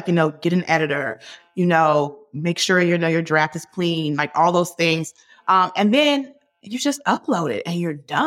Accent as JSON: {"language": "English", "town": "Hampton", "region": "Virginia", "country": "United States", "tie": "born or raised there", "said": "We grew up together in Hampton, Virginia, but his family's from Ghana."}